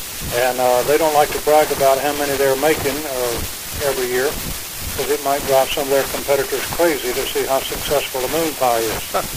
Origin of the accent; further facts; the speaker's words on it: Shelby, North Carolina, United States; And some of the production machinery for the bakery is made in my hometown of Shelby, North Carolina.